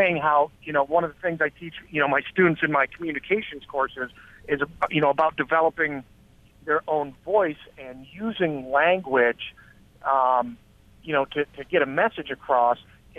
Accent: Canandaigua, New York, United States; accent: Rochester; I grew up in Canandaigua, so I speak like a Rochesterian primarily. But I also spent 20 years in the military

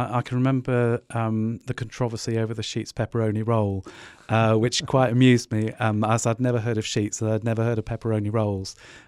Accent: Kennington, South West England, United Kingdom; I'm from Kennington in Cornwall.

